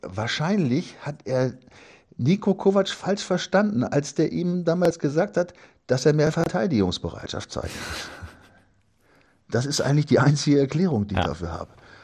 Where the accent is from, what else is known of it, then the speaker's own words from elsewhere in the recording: Sulingen, Lower Saxony, Germany; Und da muss ich am Wochenende noch in meine alte Heimat Suling, weil wir da 45 Jahre Abitur treffen haben.